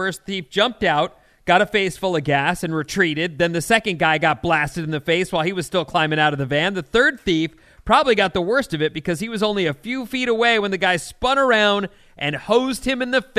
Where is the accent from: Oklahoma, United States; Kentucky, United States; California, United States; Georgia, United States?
California, United States; Irvine; I grew up in Irvine